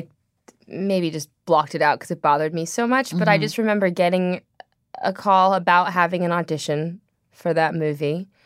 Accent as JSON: {"language": "English", "town": "Venice Beach", "region": "California", "country": "United States", "tie": "born there", "said": "I'm like, I was born in Venice Beach."}